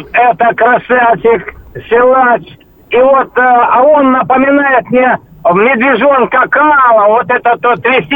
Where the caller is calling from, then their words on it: Rostov-on-Don, Rostov Oblast, Russia; Ростов-на-Дону.